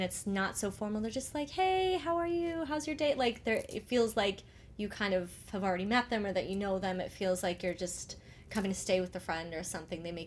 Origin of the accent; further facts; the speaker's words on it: Harvard, Massachusetts, United States; Harvard, Mass.